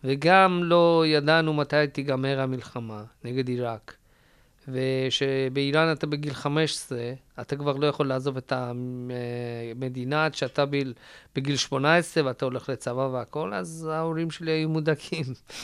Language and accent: Hebrew; Tehran, Tehran Province, Iran; נולדתי ב-73 בטהרן, ממשפחה מספהן, ו... גרתי שם, נשארנו שם 8 שנים אחרי המהפכה